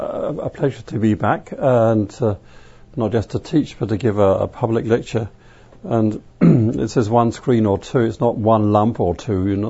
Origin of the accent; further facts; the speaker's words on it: Denmark; I'm from Denmark. That's a tiny place.